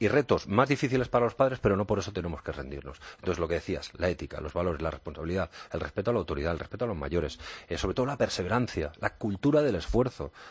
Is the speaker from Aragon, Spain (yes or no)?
yes; Ejea de los Caballeros, Aragon, Spain; born there; now in Barcelona, Spain; venimos de Barcelona. Vivimos en Barcelona. Yo nací en Madrid, en Ejea de los Caballeros, cerca de Zaragoza. Vivimos en Cataluña.